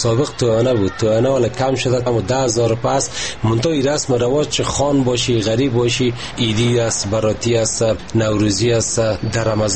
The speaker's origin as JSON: {"language": "Persian", "region": "Parwan", "country": "Afghanistan", "said": "در ولایت ما فضل خدا هر چیزی آف میشه."}